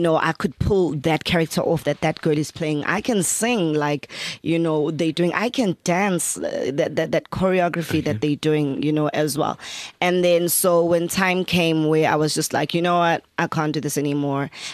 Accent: Esikhaleni, KwaZulu-Natal, South Africa; Richards Bay, I'm actually from Iskarini. That's like the township area of it.

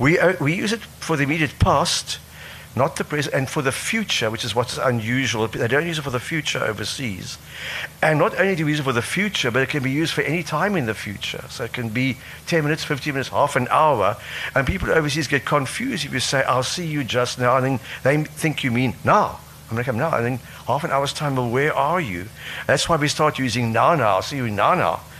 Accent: South Africa; born there; because I was born in the Cape province.

